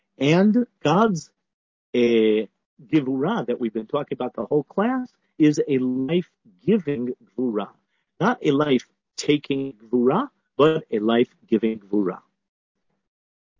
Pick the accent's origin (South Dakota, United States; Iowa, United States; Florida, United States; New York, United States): New York, United States; Riverdale; Yes, I grew up in Riverdale, which is part of the Bronx.